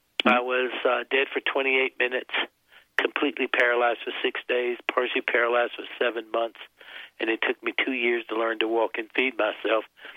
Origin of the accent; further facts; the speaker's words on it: South Carolina, United States; I grew up in the South basically as a jerk.